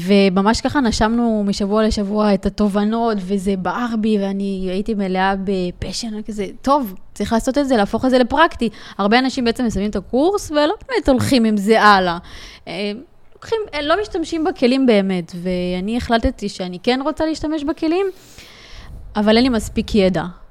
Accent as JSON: {"language": "Hebrew", "region": "Northern District", "country": "Israel", "said": "זה מה שגרם לי להגר למרכז, אני במקור מהצפון"}